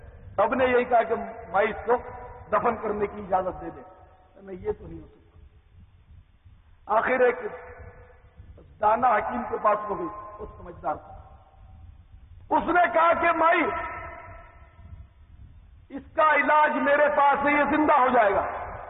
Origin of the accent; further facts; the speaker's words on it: Karachi, Sindh, Pakistan; born there; جب میں کراچی میں پیدا ہوا ہوں تو میرا وطن پاکستان اور حقیقت میں ہم سب کا وطن تو مدینہ ہے الحمدللہ.